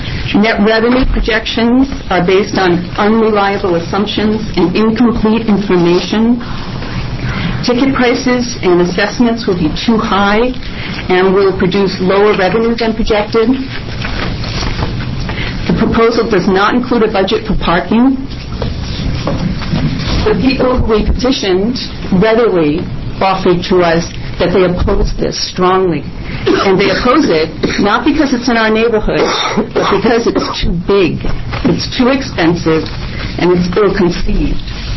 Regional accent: Eugene, Oregon, United States; I'm from Eugene. I live six blocks from the site of the proposed U of O basketball arena

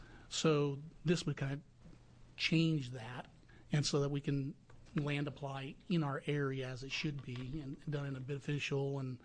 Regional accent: Grants Pass, Oregon, United States; I come from Southern Oregon, the Grants Pass, Medford area.

